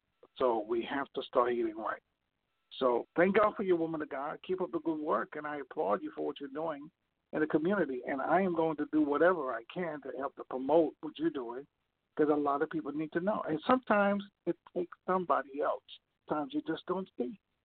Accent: Jamaica; I come up from Jamaica where, you know, it's starchy. Everything that we eat is full of starch. You know, we grew up on that kind of stuff, you know.

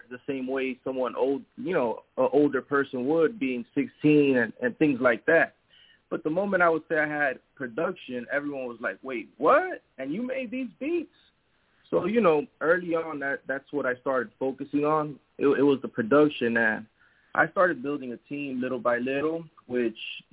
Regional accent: Miami, Florida, United States; Just to start off, I'm from Miami, Florida.

